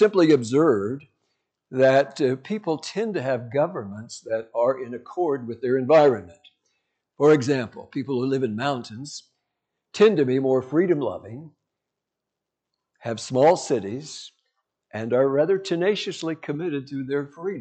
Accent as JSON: {"language": "English", "town": "Ellicott", "region": "Colorado", "country": "United States", "tie": "born or raised there", "said": "I was born in Memorial Hospital in Colorado Springs, but my dad was teaching school out at Ellicott. And if you want to know what the High Plains look like, go to Ellicott, Colorado."}